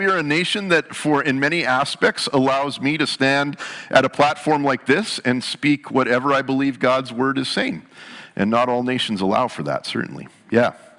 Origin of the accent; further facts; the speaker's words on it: Canada; What is the thing that as a Canadian you look at and go, I am so proud of our nation